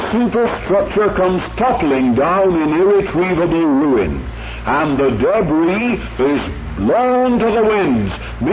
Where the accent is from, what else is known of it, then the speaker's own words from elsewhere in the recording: United Kingdom; We're a queer stock, you know, we British.